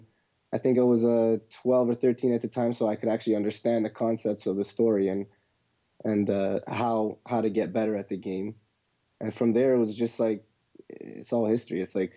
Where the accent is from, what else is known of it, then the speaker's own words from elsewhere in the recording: Toronto, Ontario, Canada; you know, I'm from Toronto.